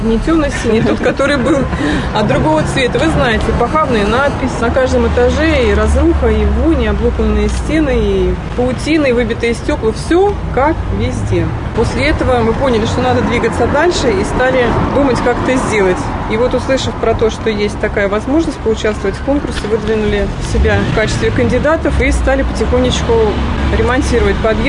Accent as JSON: {"language": "Russian", "town": "Ramenskoye", "region": "Moscow Oblast", "country": "Russia", "tie": "born or raised there", "said": "я здесь родилась, в Раменском прожила всю свою жизнь, а потом уехала в Москву жить, так получилось, и жила 10 лет в Куркино. Такой супер-супер элитный район."}